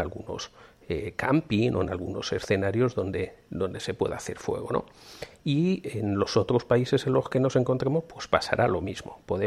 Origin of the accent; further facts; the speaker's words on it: Spain; moved away; Yo a día de hoy ya lo desconozco, aún siendo español, la verdad es que hace 15 años que no voy para allá